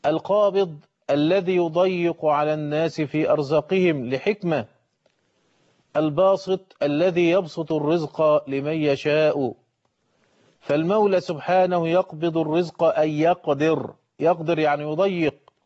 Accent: Egypt; حتى انتشر عندنا في مصر الباعة الجائلون وماشي يقول: يا مجنونة يا طماطم

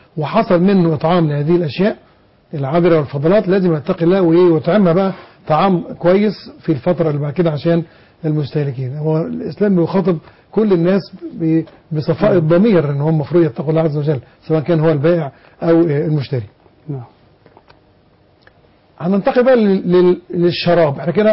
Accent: Egypt; عندنا في مصر

